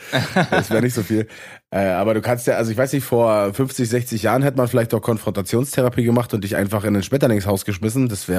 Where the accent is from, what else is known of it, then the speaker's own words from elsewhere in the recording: Brandenburg, Germany; da, wo ich herkomme, im Osten aus Brandenburg zu kommen.